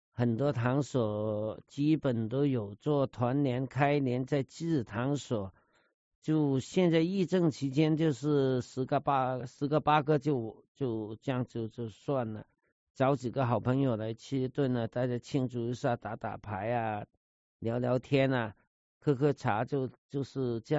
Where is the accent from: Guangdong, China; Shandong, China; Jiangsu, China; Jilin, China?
Guangdong, China; Guangzhou; 我们小时候在广州是走花街的时候。